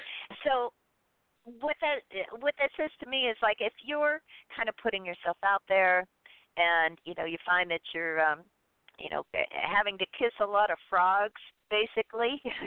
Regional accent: Pennsylvania, United States; I grew up outside of Pittsburgh. I love Pittsburgh.

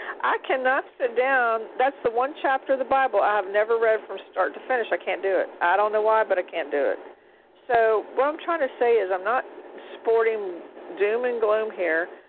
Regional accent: Louisiana, United States; I'm from Louisiana. We always had candles.

